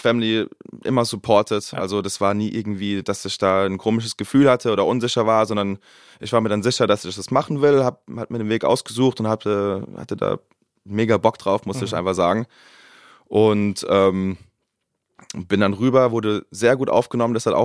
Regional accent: Mannheim, Baden-Württemberg, Germany; ich komme aus Mannheim

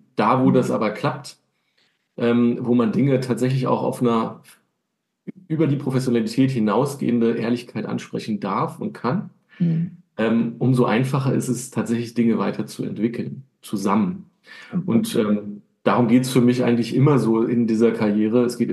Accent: eastern Germany, Germany; da ich ja auch ein Kind des Ostens bin und in der Schule noch russische Sprache gelernt habe, die kann ich heute leider nicht mehr so gut

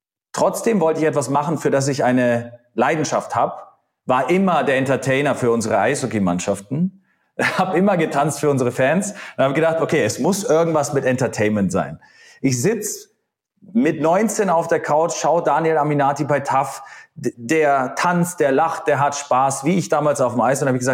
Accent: Bavaria, Germany; ich komme aus Mittelfranken

